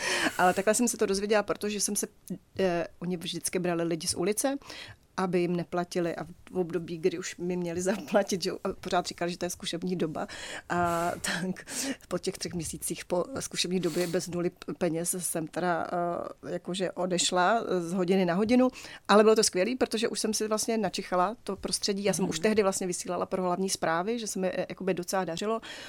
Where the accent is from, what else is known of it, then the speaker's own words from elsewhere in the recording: Zlín Region, Czechia; navíc já jsem z Valašska, takže já jsem přijela ještě